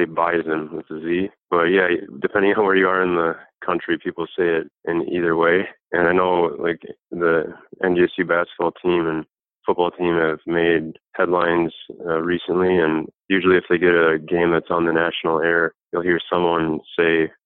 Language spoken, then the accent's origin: English; Minnesota, United States; even though I had a lot of experience with mosquitoes growing up in Minnesota.